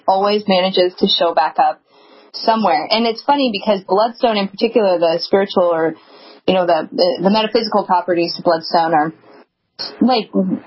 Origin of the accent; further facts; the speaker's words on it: Montana, United States; I grew up in Montana, and the only exposure I had to crop circles were ones that everyone was fairly certain kids were doing in the field.